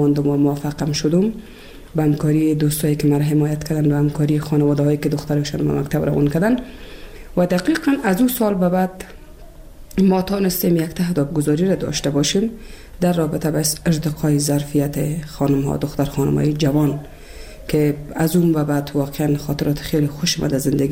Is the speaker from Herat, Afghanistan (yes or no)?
no; Kabul, Afghanistan; also born or lived in Bamyan; از ولسوالی شیبر ولایت بامیان هستم. در سال 1356 در یک خانواده روشن فکر من در ولایت کابل به دنیا آمدم و تحصیلات خودم در کابل به پایان رسادم تا صنف 12